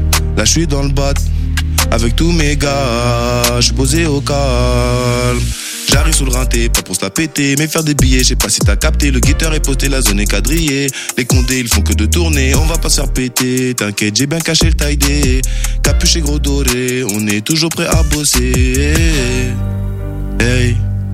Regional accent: Angers, Pays de la Loire, France; J'ai grandi ici à Angers, dans le 49, tu connais, Maine-et-Loire. J'ai grandi de base, j'habite à la Roseraie, tu vois. Et j'ai déménagé là, il n'y a pas longtemps, vers le GP, tu vois.

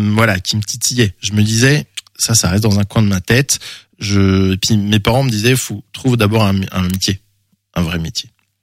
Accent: Cognac, Nouvelle-Aquitaine, France; also born or lived in Île-de-France; j'ai dit que je suis né en région parisienne, mais en fait, à l'âge de 8 ans, mes parents ont déménagé à Cognac, en Charente. Donc j'ai grandi en Charente.

